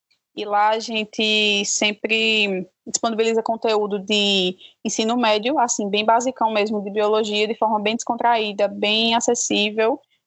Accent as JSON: {"language": "Portuguese", "town": "Caruaru", "region": "Pernambuco", "country": "Brazil", "tie": "born there", "lives_now": "Panelas, Brazil", "said": "Na verdade, eu nasci em Caruaru, mas minha cidade mesmo que eu moro é Panelas, que é mais ainda interior que Caruaru."}